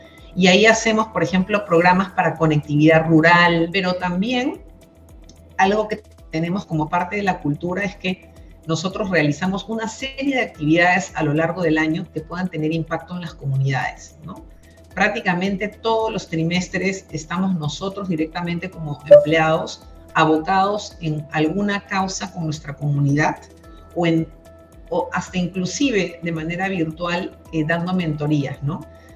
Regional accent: Peru; Bloqueando aquellas informaciones que son falsas y que nos dividen como peruanos

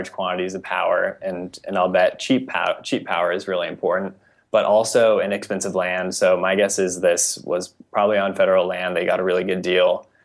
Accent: Colorado, United States; As I mentioned, I'm from Colorado, and in the West, there's a saying

